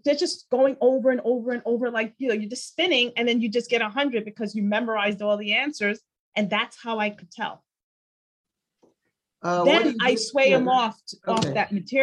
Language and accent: English; New York, United States; so I'm from New York, so we don't like wasting time.